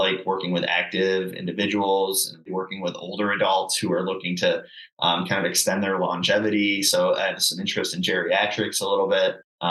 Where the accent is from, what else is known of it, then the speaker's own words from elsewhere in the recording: Utica, New York, United States; now in Rochester, United States; I'm from Utica, New York, and went to Ithaca College. So I graduated in 2014 with my doctorate of physical therapy. I lived back in Utica for a year after that. And then in 2016, I moved here to Rochester